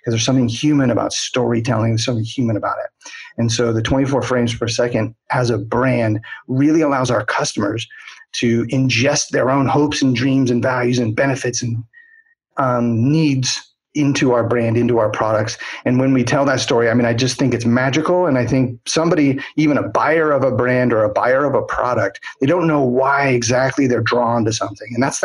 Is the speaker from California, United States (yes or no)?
yes; Hollywood, California, United States; I come from Hollywood, I understand filmmaking and the 24 frames per second.